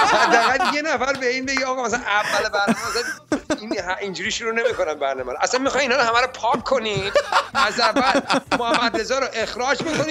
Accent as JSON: {"language": "Persian", "country": "Iran", "said": "ببین ما ایرانی هستیم"}